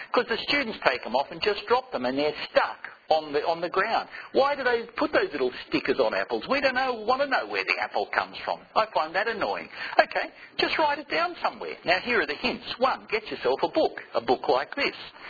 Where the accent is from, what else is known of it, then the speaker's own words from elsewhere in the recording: Australia; I was saying how I grew up in Australia in the 1950s.